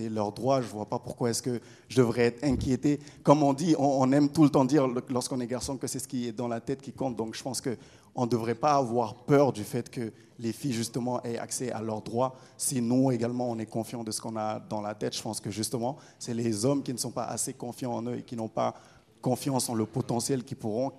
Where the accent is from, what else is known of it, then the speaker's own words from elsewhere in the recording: Benin; Moi, je suis béninois